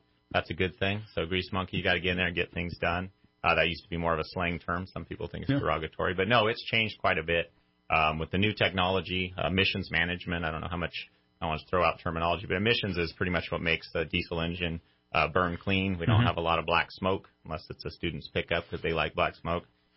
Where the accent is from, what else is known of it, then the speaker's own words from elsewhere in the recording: Cedarville, California, United States; Growing up in a small town, I grew up in Modoc County, so I'm a local kid pretty much.